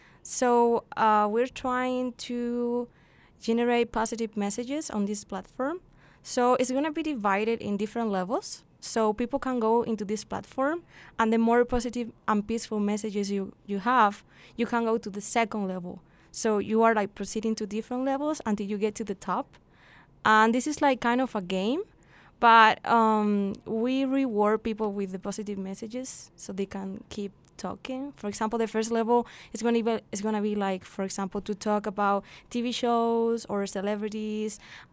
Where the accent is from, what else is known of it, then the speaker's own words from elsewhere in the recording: Spain; English is a second language; I'm original from Spain, and I think I see polarization every day, everywhere.